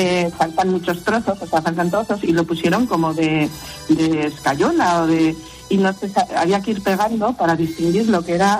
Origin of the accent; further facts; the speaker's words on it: Artajona, Navarre, Spain; Mire, yo quiero hablarle de una fortificación que hay en mi pueblo, que es en Artajona